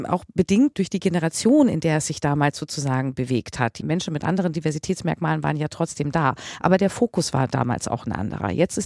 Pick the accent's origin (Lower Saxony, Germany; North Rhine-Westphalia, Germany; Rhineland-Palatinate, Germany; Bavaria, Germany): Lower Saxony, Germany; also born or lived in East Germany; weil mein Vater kommt aus Algerien. Geboren bin ich aber in Ostdeutschland. Und bin rübergekommen, da stand die Mauer noch, und bin in Niedersachsen groß geworden. Und meine Wahlheimat ist die Nordsee.